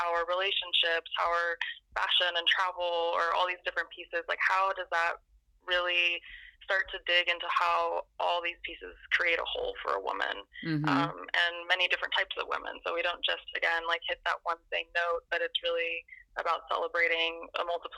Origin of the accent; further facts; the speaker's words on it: Austin, Texas, United States; also born or lived in New York; Actually, I grew up in Austin, but I left in 2002 and came back last year. My wife and I moved back from New York